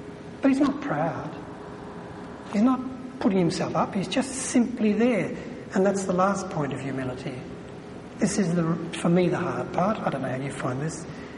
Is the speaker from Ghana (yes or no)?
no; Australia; because he knows I'm from Australia